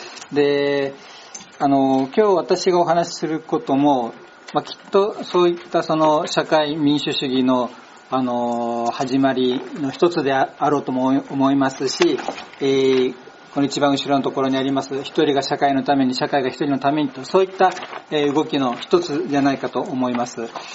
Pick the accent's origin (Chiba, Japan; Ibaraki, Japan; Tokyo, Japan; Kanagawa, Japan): Ibaraki, Japan; Mito; ずっと水戸で生まれ育ちました。